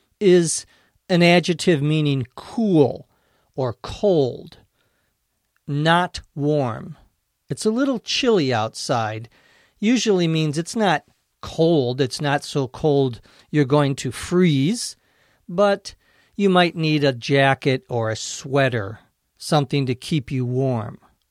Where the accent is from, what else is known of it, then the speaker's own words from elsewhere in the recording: Minnesota, United States; moved away; Where I grew up in Minnesota, there are lots of thunderstorms in the summertime.